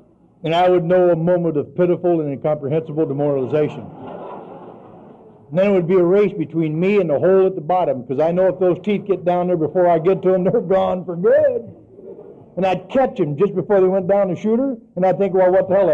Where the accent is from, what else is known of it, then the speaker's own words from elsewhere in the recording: Illinois, United States; I'm from Illinois. It gets really cold there in the wintertime